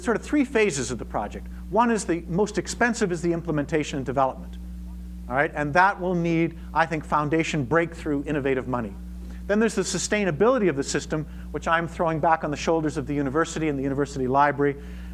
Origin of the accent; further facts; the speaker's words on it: Canada; And as a Canadian, we need to find these routes and means to get to these American foundations.